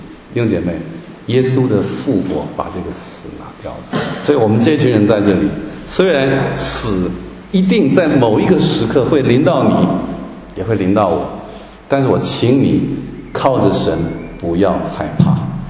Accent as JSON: {"language": "Chinese", "country": "Taiwan", "said": "我从台湾来，那粽子啊，我相信大陆也一样啊。"}